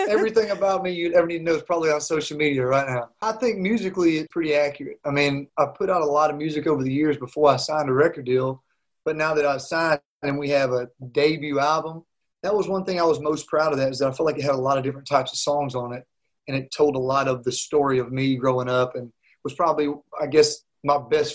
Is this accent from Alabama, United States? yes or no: yes; Alabama, United States; You know, I mean, where I grew up in Northeast Alabama, things move a little slower, you know